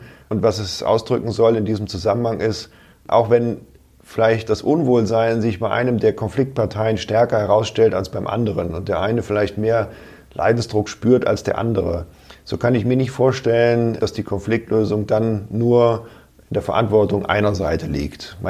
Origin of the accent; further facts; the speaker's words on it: Hesse, Germany; Ich komme aus Waldeck-Frankenberg, ja.